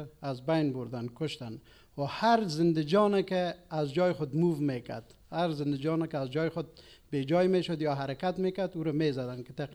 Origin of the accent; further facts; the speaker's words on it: Paghman, Kabul, Afghanistan; من از افغانستان هستم. در افغانستان در ولایت کابل در ولسوالی پغمان که نزدیکترین در ولایت کابل است ستیموس در وجه پیدا شدیم.